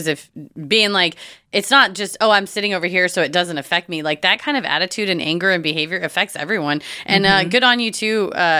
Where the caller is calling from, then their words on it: New York, United States; I'm writing from the Catskill region of New York. So many people here in New York and envision a city setting, but where I live is the land of Rip Van Winkle.